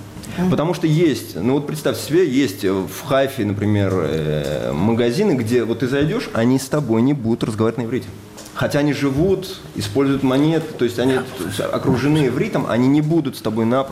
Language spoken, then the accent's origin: Russian; Tel Aviv, Tel Aviv District, Israel; now in Haifa, Israel; я, например, сейчас живу в Хайфе, я приехал в Хайфу, а у меня, когда я приехал в Хайфу, это я из Тель-Авива. Я всю жизнь прожил в Тель-Авиве, сейчас просто переехал в Хайфу.